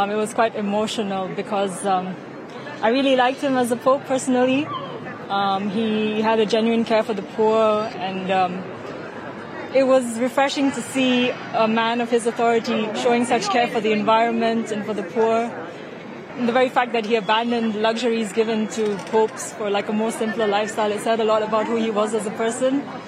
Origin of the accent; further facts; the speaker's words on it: India; now in Germany; I am originally from India, but I live in Germany.